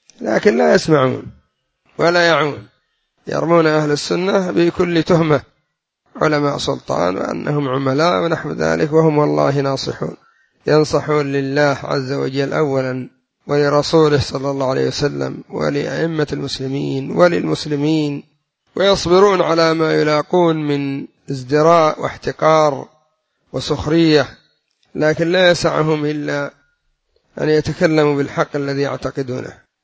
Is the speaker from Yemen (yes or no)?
yes; Yemen; الأمر الثالث عندنا في اليمن مثل يقول: من أمرك بالقتل ما أعانك على الدية.